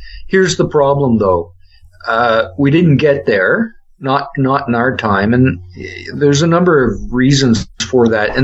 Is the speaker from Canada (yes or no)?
yes; Canada; We're not ashamed to you know go rah rah for our country like every other country in the world does.